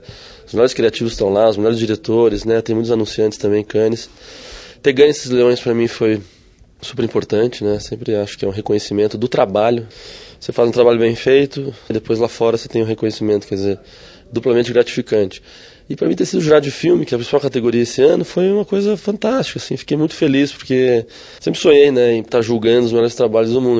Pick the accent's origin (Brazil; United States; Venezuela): Brazil; South Region; que eu sou do Sul